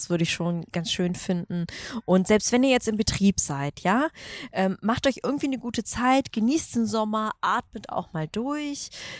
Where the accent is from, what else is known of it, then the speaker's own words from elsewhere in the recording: Hanover, Lower Saxony, Germany; Trotzdem gehört es als Hannoveranerin irgendwie dazu, dass man irgendwie einmal rüberläuft und so ein bisschen guckt.